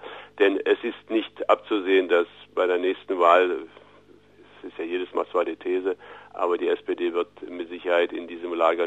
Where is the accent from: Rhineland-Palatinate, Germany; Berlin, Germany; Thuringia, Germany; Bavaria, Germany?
Thuringia, Germany; Erfurt; Das hört man ja auch gerne als Erfurter.